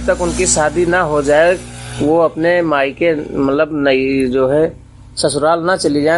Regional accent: Nibui Khurd, Uttar Pradesh, India; निबोई Khurd

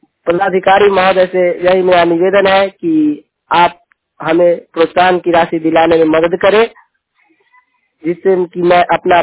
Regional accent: Bihar, India; मैं समस्तीपुर जिले के महदीनगर प्रखंड ग्राम कुरसाहा के वासी हूँ।

